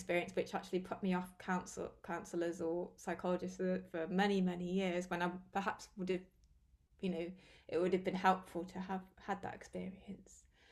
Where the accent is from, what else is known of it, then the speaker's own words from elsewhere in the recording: West Midlands, United Kingdom; We went to Birmingham, which is the largest city near my hometown in Staffordshire in England.